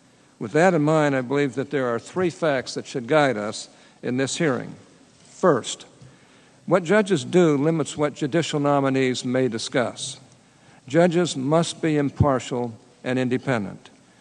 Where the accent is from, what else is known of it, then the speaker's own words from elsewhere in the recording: Utah, United States; Let me mention one example relating to my home state of Utah to show how the confirmation process has changed.